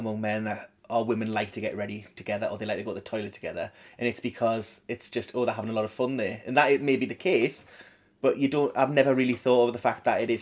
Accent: Jarrow, North East England, United Kingdom; I'm a man of 42. I'm sort of invisible to the people who are looking for fights, almost. But it is certainly where I'm from. We're from Jarrow in South Tyneside.

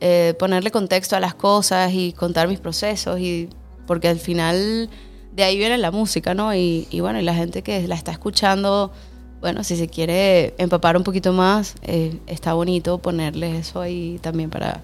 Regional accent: El Paují, Bolívar, Venezuela; Pero mi hermana y yo, que crecimos en el Paují desde bebés

